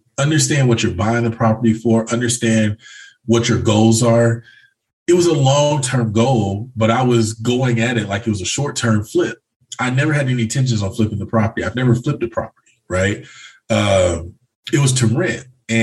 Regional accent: Enid, Oklahoma, United States; No, this was in my hometown, which was Enid. It was a smaller town outside of here.

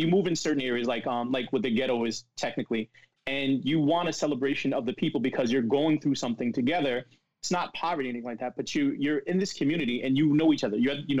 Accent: Paterson, New Jersey, United States; So I grew up in Paterson, New Jersey. I'm not sure if you're familiar with it, but if you've seen the movie Lean on Me, you'll get an idea of what Patterson was like.

